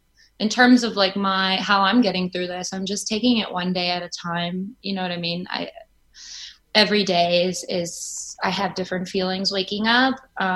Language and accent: English; Chicago, Illinois, United States; now in New York, United States; And I'm from Chicago. It's obviously a state thing in the US.